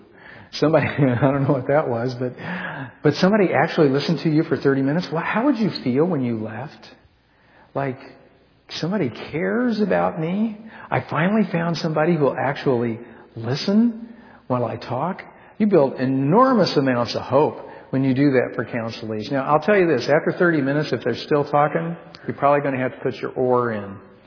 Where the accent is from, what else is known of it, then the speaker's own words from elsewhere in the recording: Indiana, United States; Obviously, I'm from Indiana. I don't know about these things. I'm also operating on, you know, it's midnight where I come from right now.